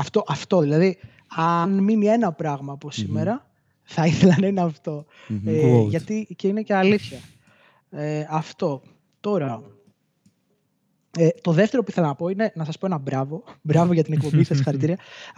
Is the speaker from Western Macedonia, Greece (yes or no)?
yes; Kozani, Western Macedonia, Greece; moved away as an adult; also born or lived in Thessaloniki; Εγώ γεννήθηκα μεγάλο σε Κοζάνη. Πήγα στα 18 στη Θεσσαλονίκη να σπουδάσω μηχανολόγος μηχανικός.